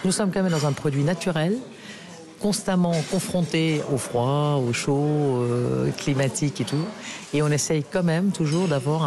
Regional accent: Belgium; Je suis belge, c'est pour ça.

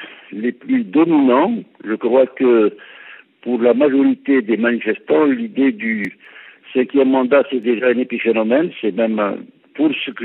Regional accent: Kabylie, Algeria; dans ma région d'origine, en Kabylie, d'ailleurs, c'est l'équivalent de votre sous-préfecture

